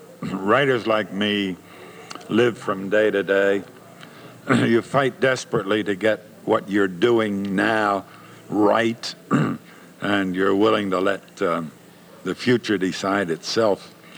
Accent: Pennsylvania, United States; I've testified to the fact that this is my hometown. I'm tremendously indebted to it.

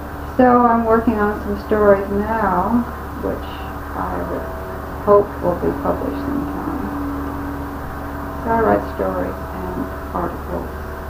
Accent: California, United States; now in Bucks County, United States; So I was born in California

